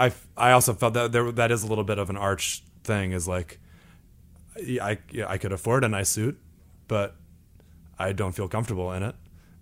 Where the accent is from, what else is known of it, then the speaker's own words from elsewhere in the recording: Imlaystown, New Jersey, United States; My town is very small. It's called Imlay's Town. But essentially, if you've ever been to Six Flags Great Adventure, I grew up 5 minutes from there.